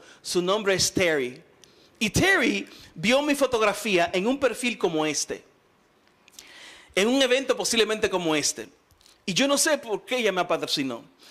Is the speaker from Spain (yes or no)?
no; Dominican Republic; en mi país le llamamos a ese tipo de oración, una oración sudá. El que es dominicano sabe lo que es una oración sudá.